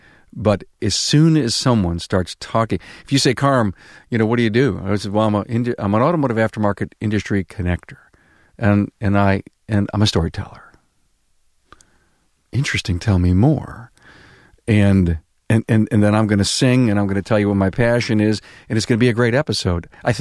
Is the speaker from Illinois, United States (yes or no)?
no; Buffalo, New York, United States; I'm from Buffalo, so you know who I'm going to be rooting for, right?